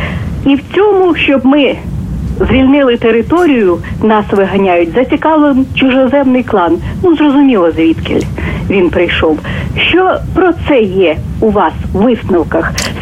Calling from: Kyiv, Ukraine; Я з Києва телефоную.

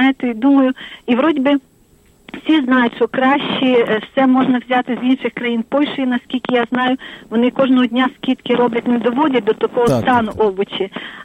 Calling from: Lviv, Lviv Oblast, Ukraine; Слава навіки.

